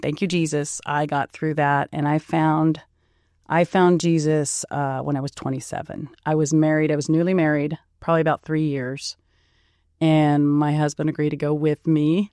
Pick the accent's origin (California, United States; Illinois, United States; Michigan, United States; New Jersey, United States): California, United States; Fair Oaks; Yep, been here my whole life. I grew up in Fair Oaks. I was born in Folsom.